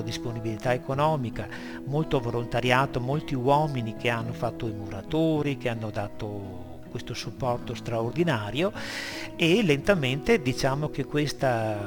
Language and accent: Italian; Villaverla, Veneto, Italy; sono di Villa Verla